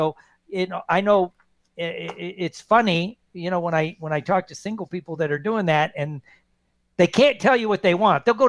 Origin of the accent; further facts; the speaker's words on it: Indiana, United States; yeah, I'm from Indiana. Men are men, and sheep are nervous.